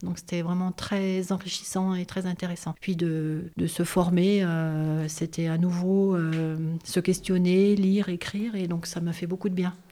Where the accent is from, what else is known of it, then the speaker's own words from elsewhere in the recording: Saint-Étienne, Auvergne-Rhône-Alpes, France; born there; Oui, je suis née à Saint-Étienne.